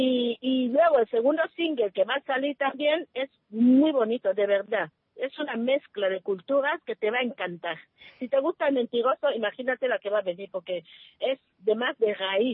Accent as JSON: {"language": "Spanish", "country": "Equatorial Guinea", "first_language": "Bubi", "said": "Lo hacemos en español y en bubi también, porque ya sabes que yo, mi cultura, pues... Mi dialecto es el bubi."}